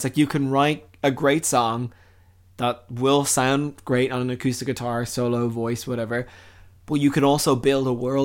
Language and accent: English; Ireland; We're all Irish citizens.